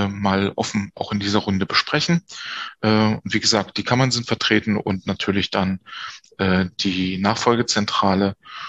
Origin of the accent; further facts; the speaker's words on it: Greifswald, Mecklenburg-Vorpommern, Germany; born there; now in Rostock, Germany; bin 49 Jahre gebürtiger Greifswalder, nie von der Küste her so richtig weggekommen in meinem Berufsleben, was auch nicht schlecht ist, und lebe jetzt schon die längste Zeit meines Lebens hier in Rostock.